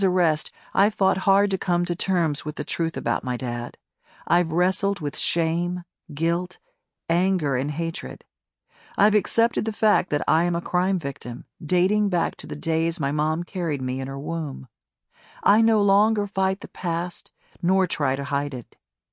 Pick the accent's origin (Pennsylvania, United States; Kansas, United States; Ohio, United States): Kansas, United States; Wichita; who had terrorized my hometown of Wichita, Kansas for three decades.